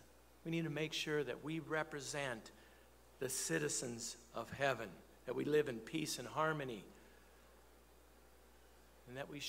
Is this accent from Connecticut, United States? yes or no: no; Wisconsin, United States; You know, when I was a kid, 6 or 7 years old, kept the feast in Big Sandy. We came down from Wisconsin.